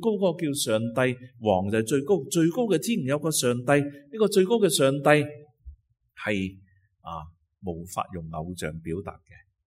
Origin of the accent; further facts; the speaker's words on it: Guangdong, China; 嗰啲都分别，我广东人讲唔清楚